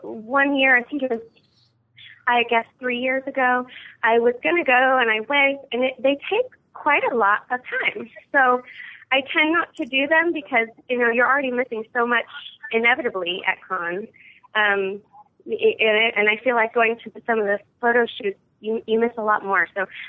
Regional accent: Florida, United States; I grew up in Florida, so I went to MegaCon and FX, sure.

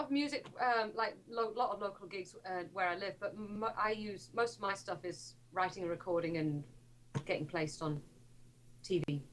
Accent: United Kingdom; moved away; Because there are so many Brits here. And now if a British person comes up to me and goes, oh, where are you from? I think, oh, you're new.

